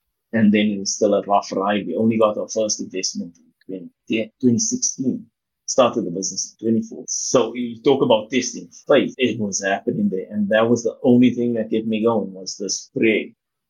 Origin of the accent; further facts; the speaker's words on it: Johannesburg, Gauteng, South Africa; area that I was born in is called Rivoli. I still went to school in other areas, still have family everywhere else, but I grew up in Flerov, which is just outside of another area called Florida. This is all in Johannesburg, very close to mines.